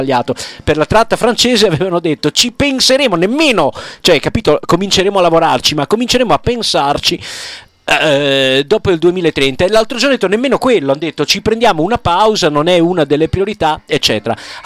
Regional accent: Tuscan-Emilian Apennines, Italy; come è successo dalle mie parti sull'Appennino tosco-emiliano

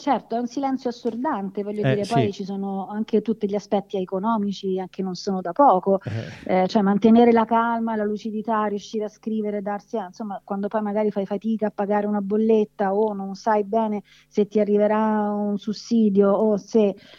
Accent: Rome, Lazio, Italy; lo stesso quando io dicevo sono del Quadraro, pur magari non sapendo che cosa fosse il Quadraro a Roma

